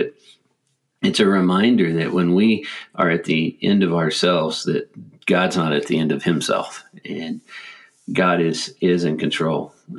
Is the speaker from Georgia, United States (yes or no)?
no; Amarillo, Texas, United States; I was frustrated because I'm from Amarillo, still have family there